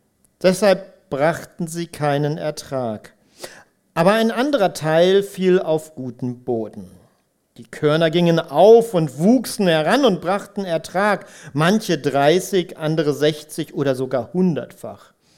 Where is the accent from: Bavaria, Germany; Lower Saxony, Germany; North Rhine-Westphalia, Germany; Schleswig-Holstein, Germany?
Lower Saxony, Germany; Bad Harzburg; Ich bin aufgewachsen in Bad Harzburg und meine Eltern haben irgendwann am Stadtrand ein Haus gebaut und daneben war ein Feld.